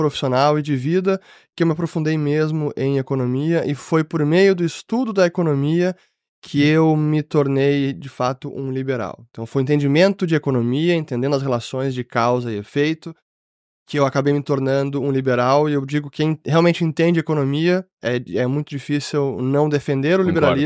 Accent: Porto Alegre, Rio Grande do Sul, Brazil; eu nasci em Porto Alegre, vivi a maior parte da minha vida aqui, morei fora muitos anos, mas a maior parte foi aqui.

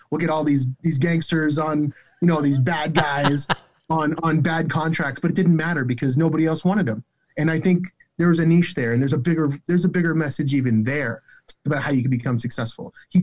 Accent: Miami, Florida, United States; I was born and raised in Miami.

